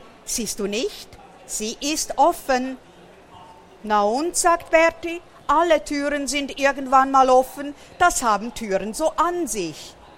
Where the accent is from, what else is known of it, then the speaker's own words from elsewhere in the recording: Portugal; Ronaldo natürlich, würde ich auch sagen, als Portugiesin.